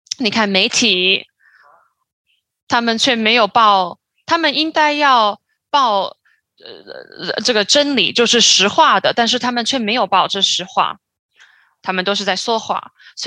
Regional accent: Philippines; Chinese is a second language; 我从菲律宾来，

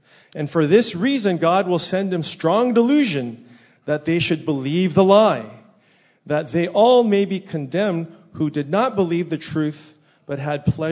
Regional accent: United States; Well, Toby asked, since I'm from America, to speak a little bit about the lawlessness that is happening in our country.

